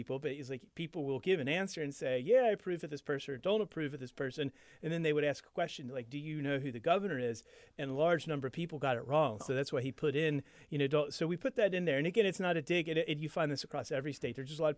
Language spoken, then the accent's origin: English; Kentucky, United States; Again, I grew up in Kentucky